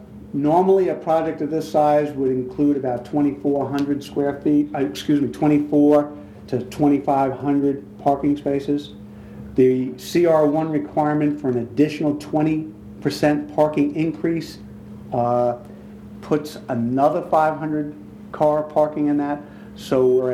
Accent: Long Island, New York, United States; I grew up on Long Island

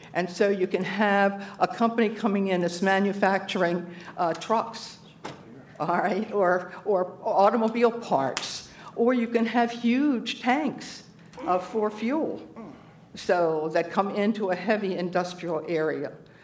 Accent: Lewes, Delaware, United States; from Lewis, Delaware, and I'm here

